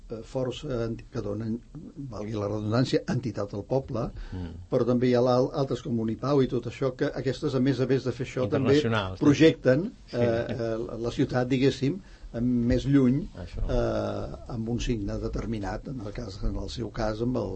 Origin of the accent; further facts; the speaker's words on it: Barcelona, Catalonia, Spain; encara que jo sóc fill de Barcelona, però la meva afecció per Barcelona, per exemple, sí, d'acord, tinc uns vincles i la meva infantesa, però no tinc un vincle emotiu molt fort.